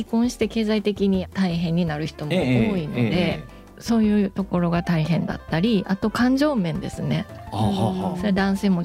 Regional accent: Osaka, Japan; そうですね、大阪出身です。

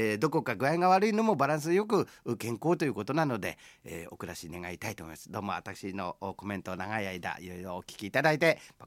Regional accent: Toyama, Japan; 僕はその富山の街の特に僕言っちゃなんですけど西町の生まれなので

